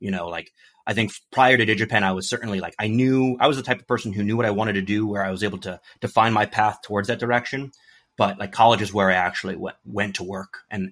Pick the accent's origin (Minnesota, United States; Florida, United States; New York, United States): New York, United States; Long Island; now in Seattle, United States; I grew up on Long Island, New York, so pretty boring suburb.